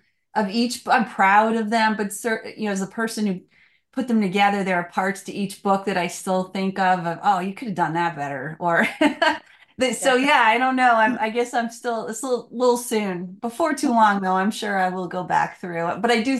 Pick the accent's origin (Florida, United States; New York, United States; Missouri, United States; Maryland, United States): New York, United States; Bronx; born there; was actually born in the Bronx, but when I was very young, my parents got the opp